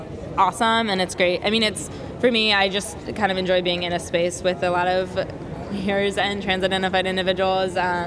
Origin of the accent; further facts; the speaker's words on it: Ardmore, Pennsylvania, United States; I'm from Ardmore, Philadelphia, Pennsylvania. Ooh. Outside of Philadelphia.